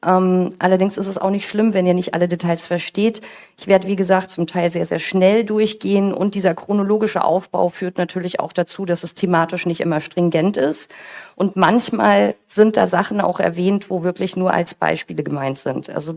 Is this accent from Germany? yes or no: yes; Germany; now in Switzerland; Ich bin geboren und aufgewachsen am Bodensee, lebe inzwischen auf der Schweizer Seite des Bodensees.